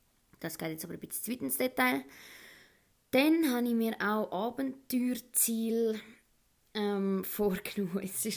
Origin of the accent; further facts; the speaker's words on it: Prättigau, Graubünden, Switzerland; now in Lenzerheide, Switzerland; mache Biathlon, bin 22, aufgewachsen in Prättigau und hause jetzt in der Lenzerheide.